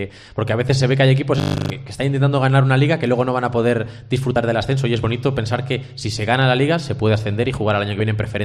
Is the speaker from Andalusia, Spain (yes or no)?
no; Aguilar de Campoo, Castile and León, Spain; Bueno, creo que jugó pasado mañana, el viernes, en mi pueblo, en Aguilar de Campo, a las 4:30